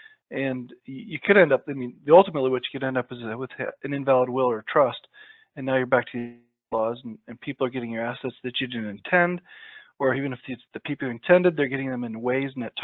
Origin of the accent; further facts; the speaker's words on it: Iowa, United States; My home state of Iowa, a witness has to be 16 years of age or older.